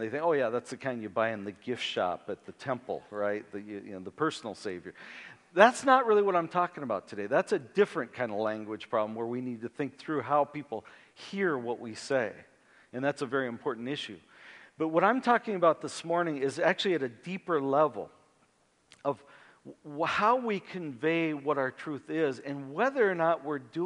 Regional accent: Akron, Ohio, United States; also born or lived in Youngstown; Now, I was born in Youngstown, Ohio. I don't know if that's a good thing or a bad thing. Apparently, it's okay. And then we moved to Akron, Ohio, when I was about this week.

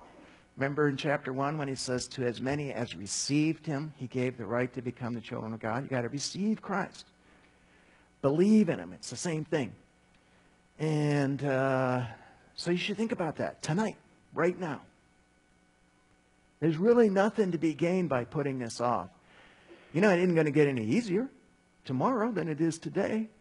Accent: Scotland, United Kingdom; I'm Scottish.

